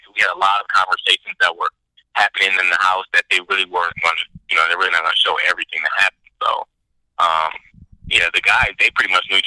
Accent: Michigan, United States; now in Los Angeles, United States; No, I'm actually from Michigan.

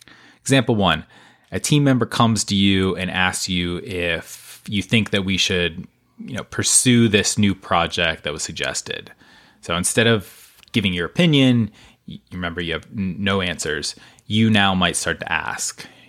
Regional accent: Pittsburgh, Pennsylvania, United States; And I do live in the suburbs outside of Philadelphia, but I know I've also mentioned before that I grew up in Pittsburgh

